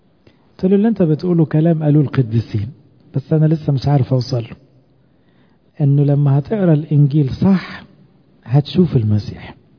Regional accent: Egypt; احنا كشعب مش غاوي هدوء عموما كمصريين

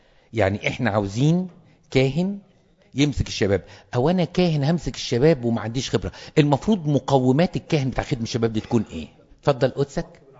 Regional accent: Egypt; ويمكن عندنا في مصر عشان في كنائس وفي كهنة كتير

